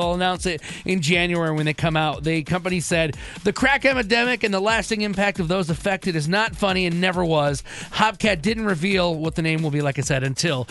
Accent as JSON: {"language": "English", "region": "Michigan", "country": "United States", "said": "I'm from Michigan, so this is where they actually created them"}